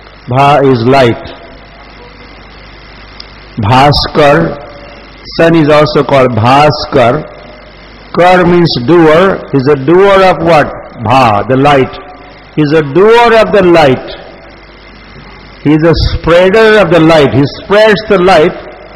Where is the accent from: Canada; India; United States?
India; I have Indian passport. I am Bharatiya. I am Indian.